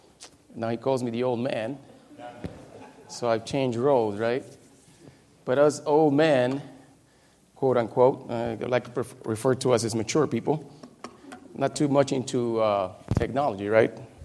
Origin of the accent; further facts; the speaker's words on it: Caguas, Puerto Rico; born there; I was born in Caguas, Puerto Rico, okay?